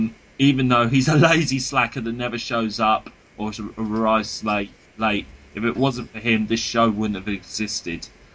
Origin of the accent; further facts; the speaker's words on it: Trinidad & Tobago; I am from Trinidad, by the way. I am Nabil's friend, the other Transformer collector on this island.